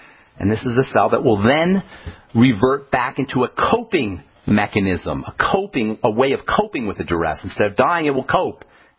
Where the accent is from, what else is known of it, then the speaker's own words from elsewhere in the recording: Boulder, Colorado, United States; Let's go to Boulder, my hometown here.